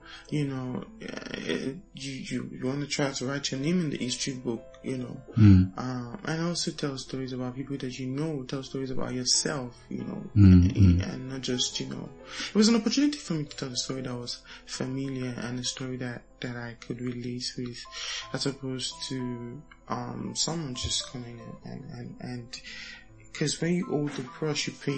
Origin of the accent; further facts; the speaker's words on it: Lagos, Nigeria; now in New York, United States; I'm a filmmaker. I'm originally from Nigeria, Lagos, Nigeria, to be precise. And I currently live in New York.